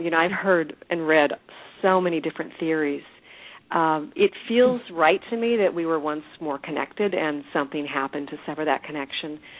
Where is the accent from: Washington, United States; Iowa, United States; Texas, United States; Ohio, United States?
Washington, United States; Seattle; in Seattle, which is my hometown, which is nice.